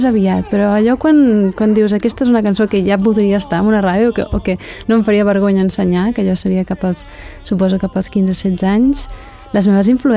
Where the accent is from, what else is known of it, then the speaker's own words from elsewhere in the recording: Reus, Catalonia, Spain; Perquè no pots dir, sí, bueno, no, vinc de Catalunya, vinc de Reus, no sé què.